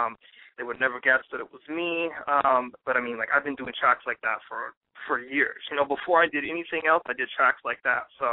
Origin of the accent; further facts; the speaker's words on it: Kansas City, United States; I've been aware of them just because I'm from Kansas City.